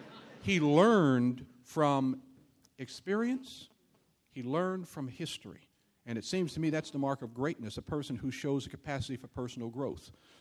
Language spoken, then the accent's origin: English; New Jersey, United States; My home state of New Jersey still has 16 slaves that are freed by the 13th Amendment in 1865.